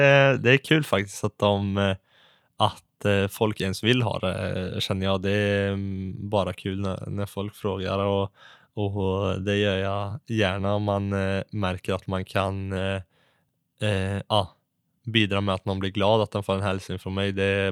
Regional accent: Lugnås, Västra Götaland County, Sweden; och att det är min hemort, yes.

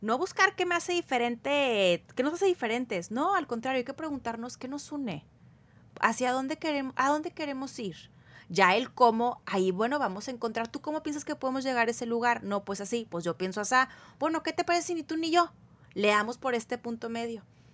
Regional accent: Mexico; que representa a la mayoría y nos representa como mexicanos

